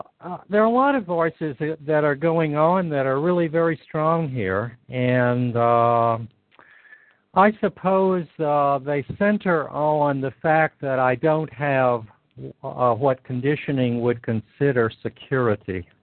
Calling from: China; I'm calling you from China.

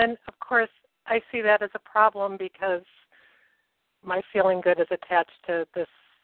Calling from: Vermont, United States; I'm calling from Vermont.

